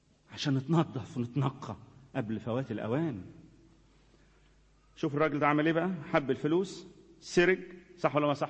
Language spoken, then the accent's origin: Arabic; Upper Egypt, Egypt; ده حتى عندنا في الصعيد يا اخي يقول لك العيش والملح ما يتخانش